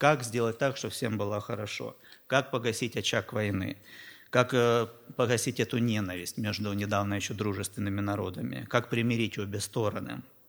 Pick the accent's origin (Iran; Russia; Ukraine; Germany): Ukraine; Mariupol, Donetsk Oblast; Как вы знаете, я насчет с Украины, причем не просто с Украины, а именно с Донецкой области, из города Мариуполя, что на самом юге Донецкой области.